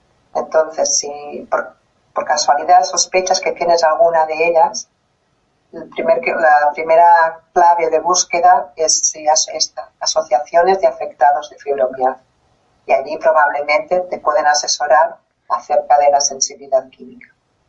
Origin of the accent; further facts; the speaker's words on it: Catalonia, Spain; Yo soy de cerca de Barcelona, estoy cerca de Barcelona, y en esta zona tenemos unas cuantas.